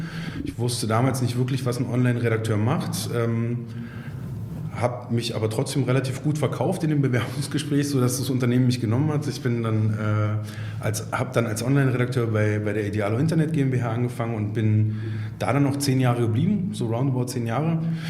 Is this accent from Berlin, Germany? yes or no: yes; Berlin, Germany; born there; Ich bin erstmal Papa von zwei Kindern, bin gebürtiger Berliner, was in Berlin gar nicht mehr so oft zu finden ist.